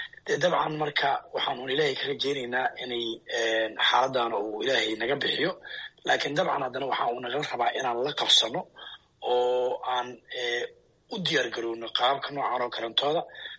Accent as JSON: {"language": "Somali", "region": "Middle Shabelle", "country": "Somalia", "tie": "born there", "said": "meesha aan ku dhashay shabeel dhexa"}